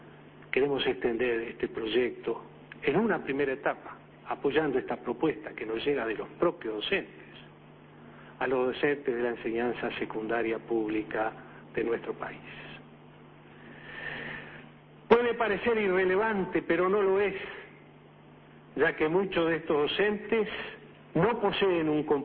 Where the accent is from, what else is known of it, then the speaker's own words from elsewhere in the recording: Uruguay; a los uruguayos nos gusta ser realmente de bajo perfil